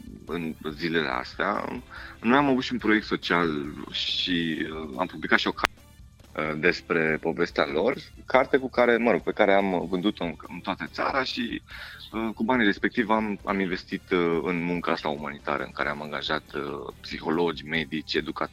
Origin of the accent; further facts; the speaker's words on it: Bucuș, Bacău County, Romania; now in Bucharest, Romania; Eu sunt din Bucuș, din județul Bacău, dar locuiesc în București acum.